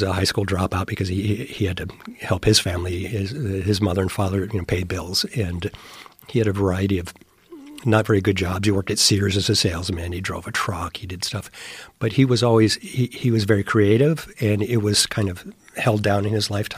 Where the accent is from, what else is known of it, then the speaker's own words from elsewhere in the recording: Covina, California, United States; I grew up in Covina, which is east of, you know, L.A., like 30 or 40 miles, and there wasn't anything film related out there.